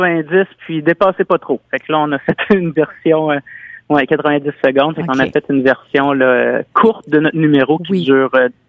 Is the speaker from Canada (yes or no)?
yes; Charny, Quebec, Canada; Moi, on vient de Charny.